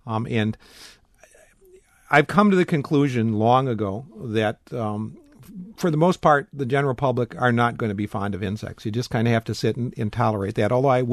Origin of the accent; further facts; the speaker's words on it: Madison, Wisconsin, United States; I remember as a kid in growing up in Madison